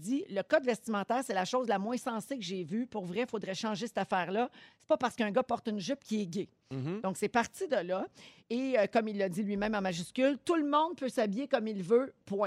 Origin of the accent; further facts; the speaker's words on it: Quebec, Canada; Et ça se passe ici, chez nous, au Québec.